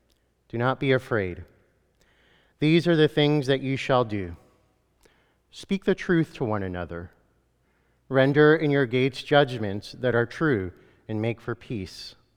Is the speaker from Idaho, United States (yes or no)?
no; Kentucky, United States; one in particular around probably the age of 10 or 12, growing up in Kentucky.